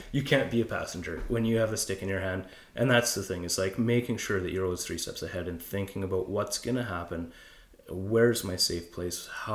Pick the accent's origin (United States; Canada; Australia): Canada; Vernon, British Columbia; I'm from Vernon. I was just like, man, seeing that thing in the valley.